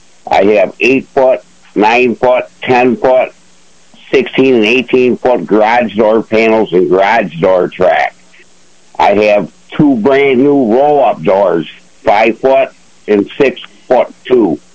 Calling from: Ashford, New York, United States; Ashford, New York.

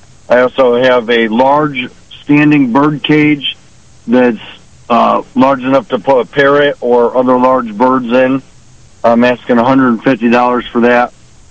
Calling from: Mount Morris, New York, United States; I'm from Mount Morris.

